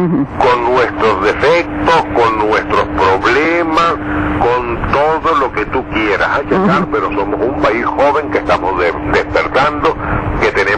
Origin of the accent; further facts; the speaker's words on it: Spain; y eso lo digo yo como español